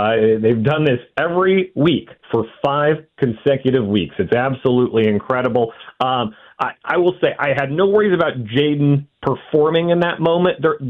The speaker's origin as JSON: {"language": "English", "region": "Washington", "country": "United States", "said": "Hey, we're from Washington. We're down here."}